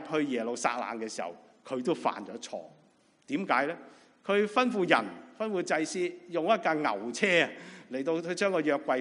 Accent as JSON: {"language": "Cantonese", "country": "China", "said": "我哋中国人咧，其实好中意一样嘢咧，就叫做实用主义啊"}